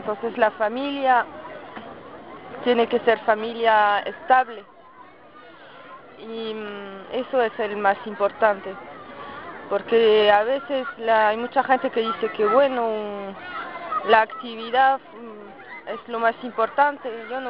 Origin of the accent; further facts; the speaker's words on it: France; Spanish is a second language; soy de Francia y estoy en América del Sur para 6 meses. Llegué en Brasil hace un mes y después pasé un mes en Argentina y voy viajando hacia Colombia